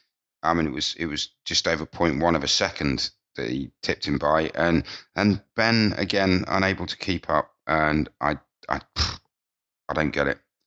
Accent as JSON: {"language": "English", "country": "United Kingdom", "said": "And Yes, I'm British."}